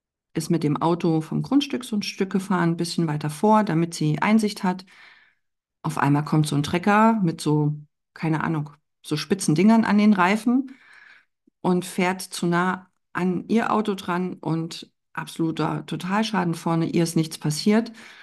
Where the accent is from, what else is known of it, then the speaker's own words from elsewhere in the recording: Bautzen, Saxony, Germany; accent: slightly Berlin-tinged; mein Dialekt ist so ein bisschen berlinerisch angehaucht. Und dann sagte ich, ich komme aus Bautzen, aus Sachsen.